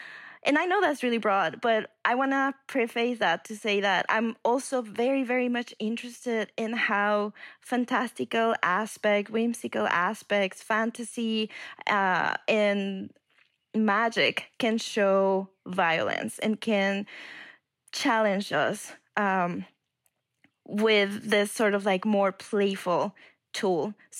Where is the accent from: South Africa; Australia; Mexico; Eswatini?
Mexico; English is a second language; moved away as an adult; now in United States; I grew up in Mexico. And for the first, 23, 24 years of my life, I lived in Mexico. And then I moved to the U.S. to pursue graduate education in creative writing.